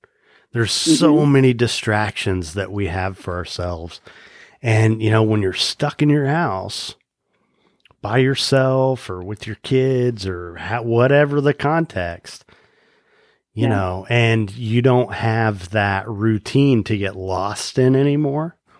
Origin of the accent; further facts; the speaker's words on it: Indiana, United States; now in South Florida, United States; I mean, I'm a Midwesterner. I grew up in Indiana, and that's kind of like a whole other level of work ethic there.